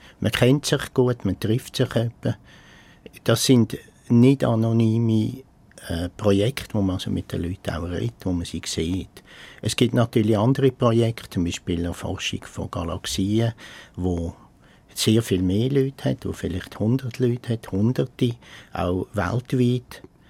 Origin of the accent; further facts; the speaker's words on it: Zurich, Switzerland; Bei Dialekt können wir zur Not auch mit einem Berner zusammenarbeiten, auch als Zürcher.